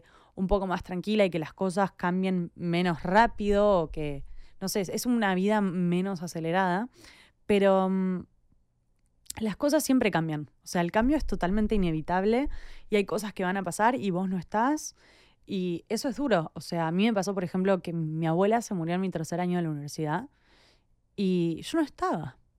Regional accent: Argentina; now in United States; yo soy recontra argentina y me siento re argentina, pero hace 6 años vivo en Estados Unidos. Y hace 6 años no estoy en Argentina.

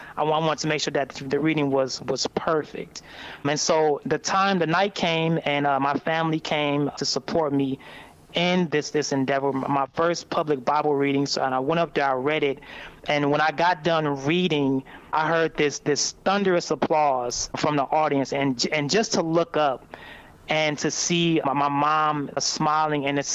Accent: Southfield, Michigan, United States; born there; I was born in Southfield, Michigan, to two lovely parents.

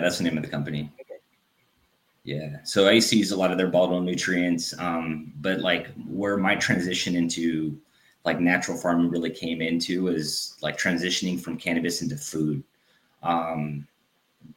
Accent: San Diego, California, United States; So born and raised in San Diego, cost of living is really expensive out there.

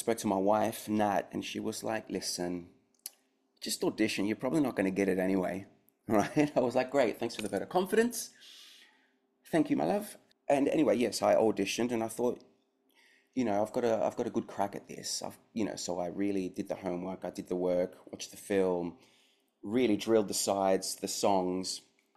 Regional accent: Australia; Obviously, so I grew up in Australia. I'm Australian, and the film was a massive thing.

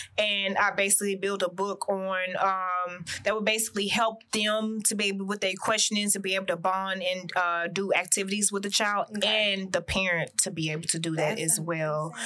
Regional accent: Houston, Texas, United States; The collection would be out July 13th, 713, since I'm from Houston.

